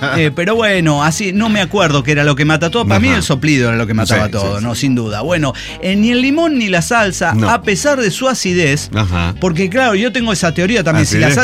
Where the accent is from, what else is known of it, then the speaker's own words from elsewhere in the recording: Mexico; soy mexicana